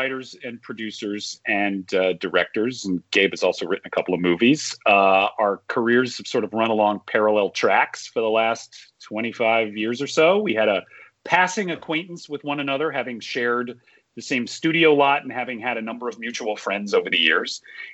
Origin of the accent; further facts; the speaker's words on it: Atlanta, Georgia, United States; Well, I grew up in Atlanta, Georgia. I'm a redneck intellectual like Mike Gutterman.